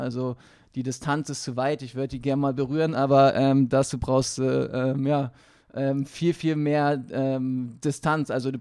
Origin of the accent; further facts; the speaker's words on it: Northern Germany, Germany; ich bin aufgewachsen in Norddeutschland auf dem Dorf und ich hatte eine richtig, richtig gute Kindheit.